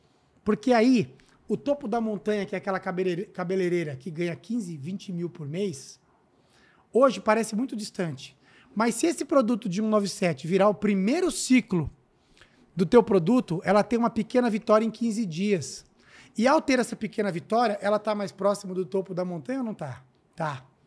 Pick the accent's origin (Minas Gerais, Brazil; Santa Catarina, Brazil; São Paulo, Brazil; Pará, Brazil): São Paulo, Brazil; O molejo, eu vim da Zona Leste, meu, Itaquera.